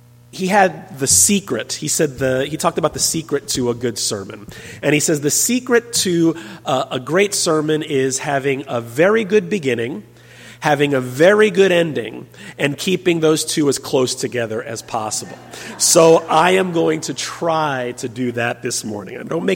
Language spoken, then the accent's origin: English; New York City, New York, United States; now in Providence, United States; I am new to the Providence community. I'm from New York City. My wife, Noni, and I are here in Providence just a little over a year.